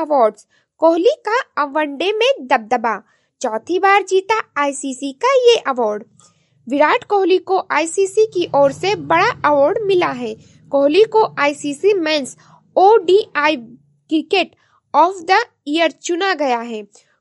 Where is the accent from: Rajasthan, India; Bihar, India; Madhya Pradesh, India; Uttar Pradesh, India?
Uttar Pradesh, India; Gonda; और मैं गोंडा जिले से हूँ।